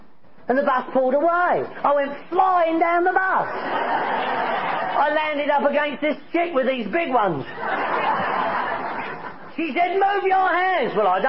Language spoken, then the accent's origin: English; London, United Kingdom; I'm from Northwest London. I don't know. You probably picked up on that, right? This is the way I speak.